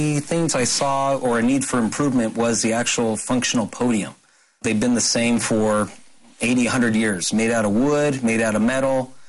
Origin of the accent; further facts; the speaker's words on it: San Diego, California, United States; I come from San Diego, so... Some good IPAs.